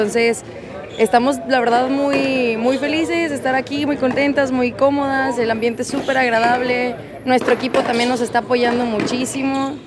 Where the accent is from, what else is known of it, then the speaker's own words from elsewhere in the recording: northern Mexico, Mexico; Sí, yo soy del norte. Sí, completamente diferente. La verdad es que crecí yo en una ciudad muy chiquita